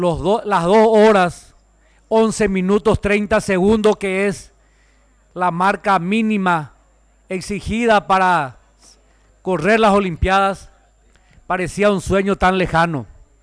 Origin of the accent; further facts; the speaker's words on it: Paraguay; Quienes amamos el deporte tenemos siempre como paraguayos muchas desilusiones.